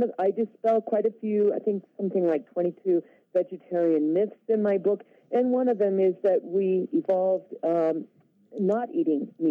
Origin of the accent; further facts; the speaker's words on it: California, United States; now in Cuenca, Ecuador; Well, I'm formerly from California, but right now I'm retired in Cuenca, Ecuador.